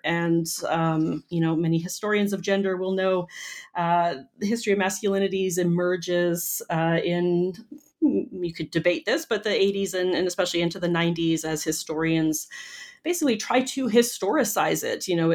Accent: Canada; also born or lived in United States; I am from Canada. I did my PhD at the University of Illinois at Urbana-Champaign and then came back up to Canada to work and teach after much time in the U.S.

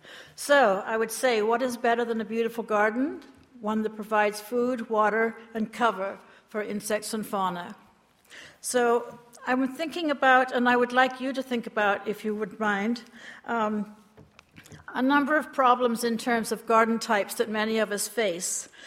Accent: United Kingdom; I was born and raised in Great Britain

